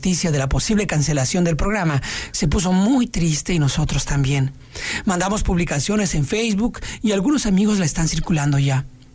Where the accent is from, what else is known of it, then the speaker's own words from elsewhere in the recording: Mexico City, Mexico; me recordaba mi infancia en la Ciudad de México, cuando escuchaba radio infantil